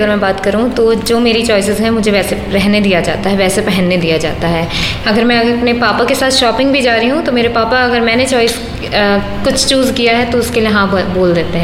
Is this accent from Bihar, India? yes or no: no; Uttarakhand, India; मैं उत्तराखंड से हूँ और MSc मीडिया रिसर्च की स्टूडेंट हूँ।